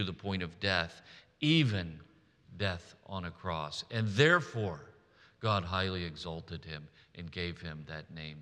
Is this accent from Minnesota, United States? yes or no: no; Fort Worth, Texas, United States; When I was a kid, I grew up in Fort Worth, Texas, and I used to love to go to Six Flags Over Texas.